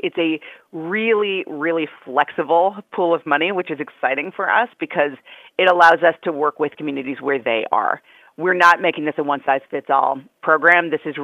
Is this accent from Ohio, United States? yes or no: no; Wisconsin, United States; also born or lived in California; You know, I'm from Wisconsin and I spent a lot of time in California